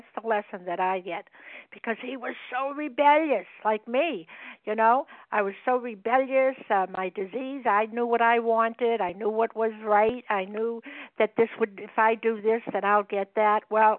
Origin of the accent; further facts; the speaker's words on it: Massachusetts, United States; Yes, and I'm from Massachusetts.